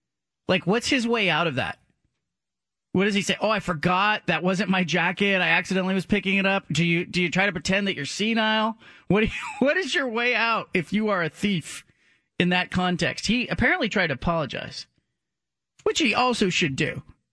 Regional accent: California, United States; And I think, like, growing up in the Bay Area, I got used to the Warriors not being good.

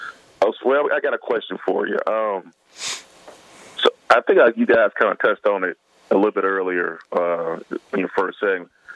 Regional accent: Memphis, Tennessee, United States; Now we grew up in White Haven, and it's also about 2 miles from South Haven, Mississippi.

